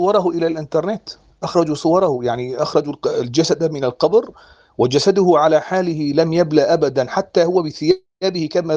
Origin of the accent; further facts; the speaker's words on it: Syria; اشتهرت جدا في بلادنا سوريا هنا هذه الحادثة